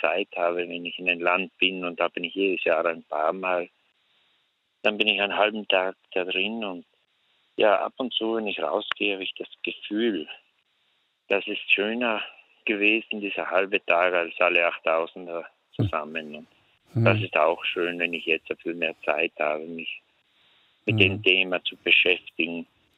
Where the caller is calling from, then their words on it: Trentino-Alto Adige, Italy; Ich bin jetzt bei uns in Südtirol, ist heute ein bisschen schlecht Wetter.